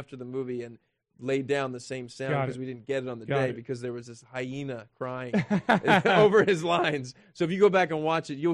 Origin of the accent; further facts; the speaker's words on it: Philadelphia, Pennsylvania, United States; You know, I'm from Philly.